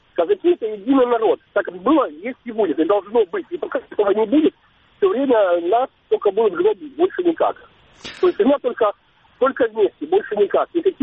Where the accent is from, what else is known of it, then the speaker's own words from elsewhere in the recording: Crimea, Ukraine; я буду всегда говорить за Крым, потому что я крымчанин